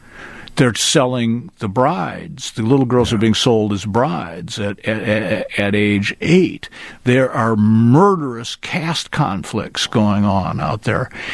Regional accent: Midwest, United States; also born or lived in New York; And, of course, I'm this kid from New York, I'm from the Midwest, but I was living in New York, obviously Yankee kid.

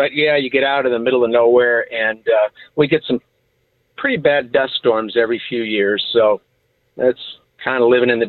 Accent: Tonawanda, New York, United States; I was born and raised in Buffalo area. Lived in Tonawanda.

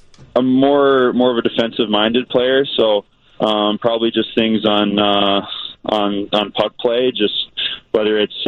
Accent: Columbus, Ohio, United States; And I got home to Columbus, my hometown, for a month or so right after the season to regroup a bit.

